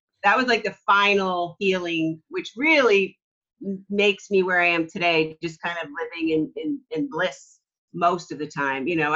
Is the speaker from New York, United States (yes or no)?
yes; New York, United States; because I'm from New York and I just kind of say it like it is.